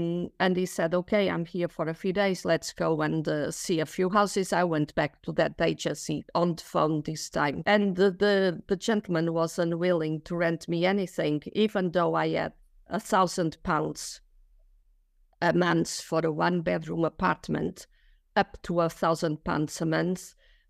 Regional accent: Portugal; English is a second language; also born or lived in Netherlands / France / Wales / England; I come from Portugal. I am 66 years old, and I have been renting for quite a while in a few countries.

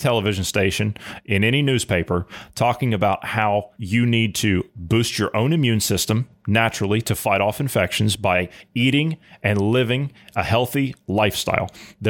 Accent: United States; accent: American; Okay, fair. Well, I forgive my American accent. I do apologize.

